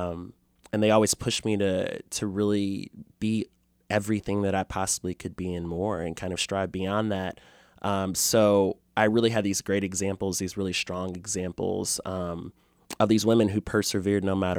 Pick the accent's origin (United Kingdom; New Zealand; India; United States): United States; Kansas City, Kansas; Well, I grew up in Wyandotte County, which is the poorest county in Kansas. And so I grew up in a relatively poor neighborhood.